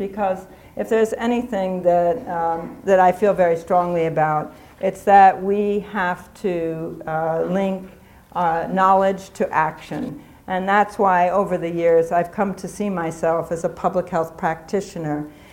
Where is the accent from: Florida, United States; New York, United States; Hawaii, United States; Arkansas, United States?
New York, United States; New York City; moved away; also born or lived in Harare, Zimbabwe; I left and moved to Africa, to Harare, and of course I found there, just as I had in my hometown of New York City in Harlem